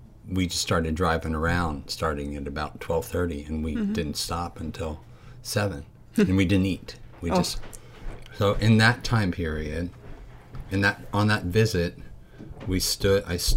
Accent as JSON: {"language": "English", "town": "Norristown", "region": "Pennsylvania", "country": "United States", "tie": "born or raised there", "said": "so I grew up in Norristown, PA, which for those that don't know is 20 miles west of Philly, so 100 miles from here."}